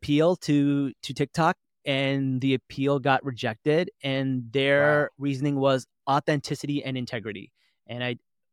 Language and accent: English; New Jersey, United States; I'm also a Pakistani. … I'm from New Jersey.